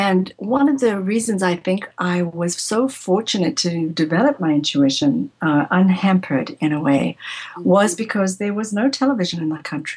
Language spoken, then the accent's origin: English; South Africa; growing up in South Africa